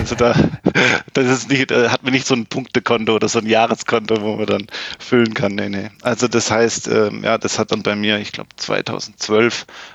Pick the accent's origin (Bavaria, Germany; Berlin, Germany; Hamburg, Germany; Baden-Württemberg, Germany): Baden-Württemberg, Germany; Plattenhardt; dann hat es mich beruflich wieder zurück zu den Wurzeln oder beziehungsweise in meine Heimatstadt gezogen. Und ja, und bin dann natürlich selbstverständlich direkt wieder in die Tennismannschaft hier in Plattenhardt gewechselt.